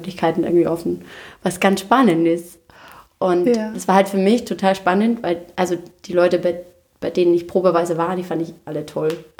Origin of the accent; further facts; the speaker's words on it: Austria; also born or lived in New York, United States; Ich bin ja aus Österreich.